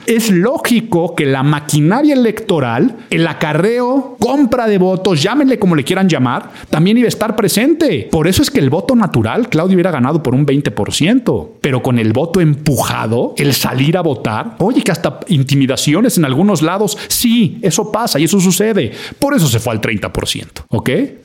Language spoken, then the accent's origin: Spanish; Mexico; para muchos de los que estamos en esta faz de la tierra como mexicanos